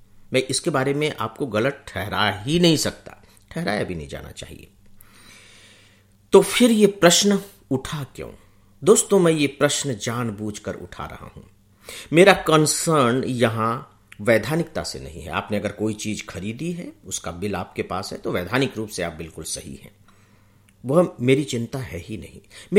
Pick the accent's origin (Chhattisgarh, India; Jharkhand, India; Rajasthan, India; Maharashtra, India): Chhattisgarh, India; Chandrameda; मेरे गांव चंद्रमेढ़ा में, जो सरगुजा जिले में है छत्तीसगढ़ के